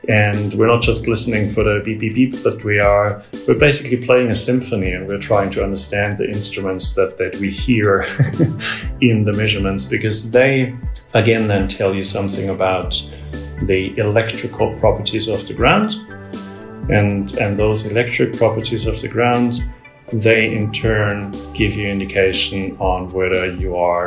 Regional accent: Austria; also born or lived in Germany; now in Norway; I am in Norway, but I am originally from Austria. Excellent. I was born and grew up in Austria, and then I spent quite some time in Germany, and now I've been in Norway for about 15 years or so.

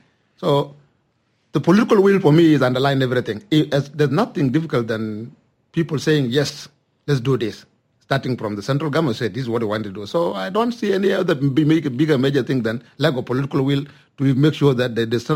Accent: Lagos, Nigeria; I come from Lagos State

